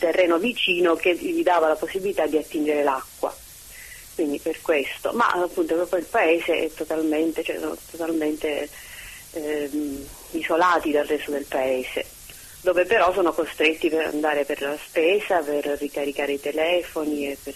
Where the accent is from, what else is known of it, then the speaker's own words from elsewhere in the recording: Palermo, Sicily, Italy; Noi, diciamo, io sono di Palermo